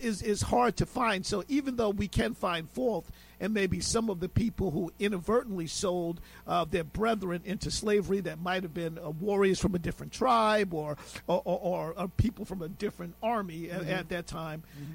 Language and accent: English; United States; We are African, you know, Americans.